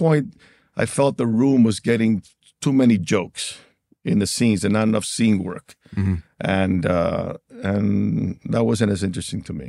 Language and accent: English; Cuba; because obviously we're exiles from Cuba. So we had, my father and mother had to begin a whole new life with three kids, like most exiles or immigrants, you know, with nothing.